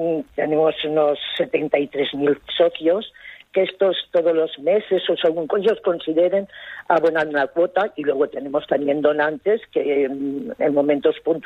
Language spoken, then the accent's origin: Spanish; Foios, Valencian Community, Spain; incluso pueblos cercanos como Foios, por ejemplo, yo soy de Foios.